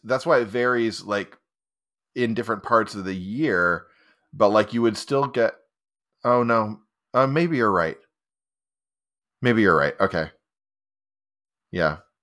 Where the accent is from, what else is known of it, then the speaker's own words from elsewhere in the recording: Estonia; You know, where I grew up in Estonia, like at midsummer, like on the longest day of the year, like you've got straight sunlight until like literally midnight.